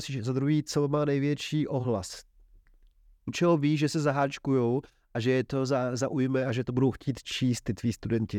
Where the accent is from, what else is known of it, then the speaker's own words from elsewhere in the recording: Prostějov, Olomouc Region, Czechia; protože jsem z Prostějova